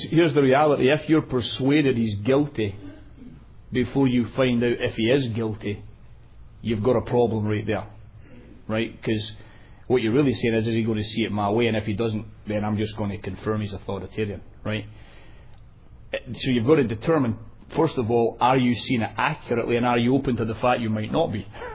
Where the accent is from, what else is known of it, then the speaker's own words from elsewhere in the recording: Scotland, United Kingdom; now in California, United States; as a Scotsman, particularly coming into California